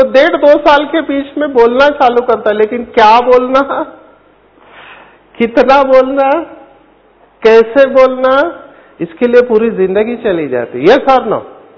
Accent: Mumbai, Maharashtra, India; मैं खुद मुंबई से हूं तो बॉलीवुड को नजदीक से जानता हूं

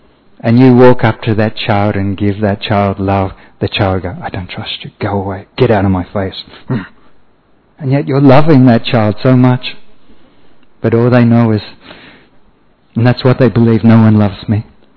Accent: Australia; Sorry, I'm from Australia.

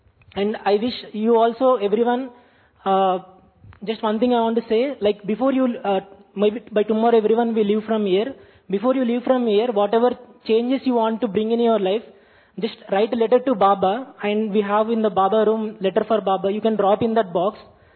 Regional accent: Karimnagar, Telangana, India; now in Hyderabad, India; I'm from Karimnagar. I work as software engineer in Hyderabad.

